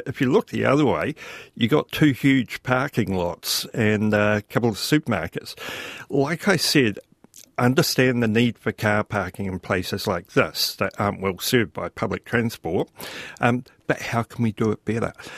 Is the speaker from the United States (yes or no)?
no; Mahia, Hawke's Bay, New Zealand; I grew up on Mahia Peninsula, and when I go home now, most people choose to drive an hour to Gisborne, where there's more, rather than half an hour to Wairoa